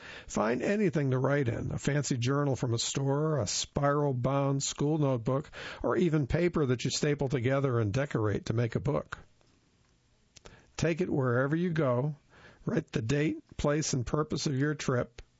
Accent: North Carolina, United States; You see, I grew up in the Piedmont region of North Carolina, Reidsville, Greensboro, Salisbury.

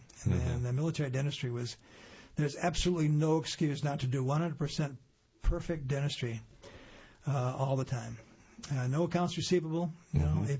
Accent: Ypsilanti, Michigan, United States; But growing up in Ipsy was, we had the university influence.

